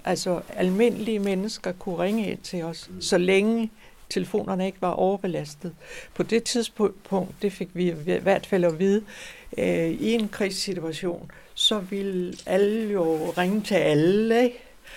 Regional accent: Region of Southern Denmark, Denmark; også fordi, at jeg er opvokset over i Sønderjylland.

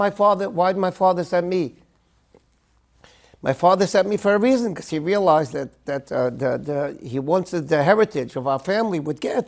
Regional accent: Brooklyn, New York, United States; Yeah, I grew up in Bar-Park.

